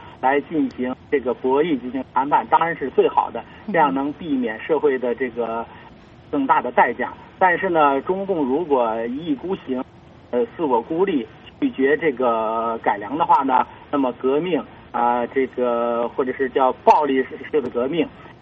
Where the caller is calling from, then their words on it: Shijiazhuang, Hebei, China; 我是石家庄的一位独立撰稿人